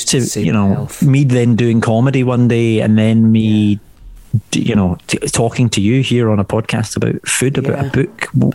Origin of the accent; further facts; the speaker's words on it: Scotland, United Kingdom; accent: Scottish; It's not the strongest Scottish accent in the world, but I do have very much West of Scotland sensibilities when it comes to eating awful food.